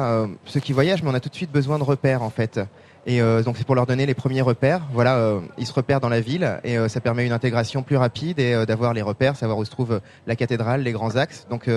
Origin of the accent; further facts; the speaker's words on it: Rouen, Normandy, France; on est tous les deux natifs de Rouen. On est tous les deux habitants et amoureux de notre ville.